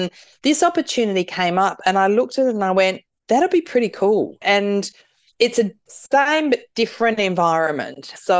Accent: South Australia, Australia; I suppose I'm a little bit biased because I'm from South Australia, which I call the seafood capital of the world.

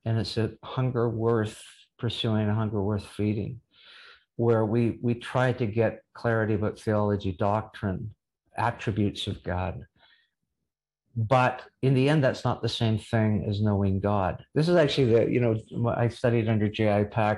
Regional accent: Canada; I'm a Canadian. We love to say we're sorry

